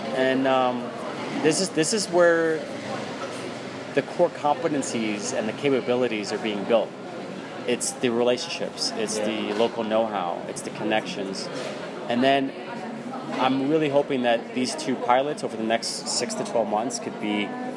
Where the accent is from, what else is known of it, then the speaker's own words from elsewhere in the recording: Philadelphia, Pennsylvania, United States; born there; So I was born in Philadelphia, city of brotherly love.